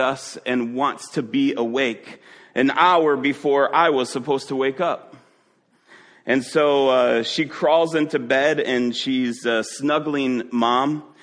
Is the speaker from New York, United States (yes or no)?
no; Chicago, Illinois, United States; For me, since I grew up around the Chicagoland area, I grew up loving watching Michael Jordan.